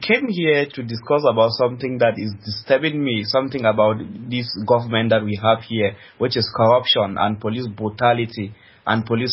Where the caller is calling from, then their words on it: Bambui, North-West Region, Cameroon; No, I'm not calling from Bamenda. I'm calling from Bambui, just some few miles from Bamenda.